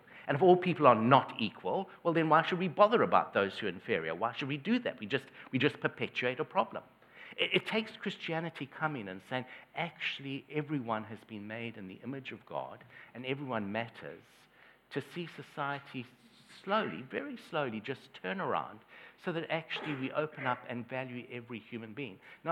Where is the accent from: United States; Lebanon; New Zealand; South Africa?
South Africa; You might pick up from my accent that I originally come from South Africa.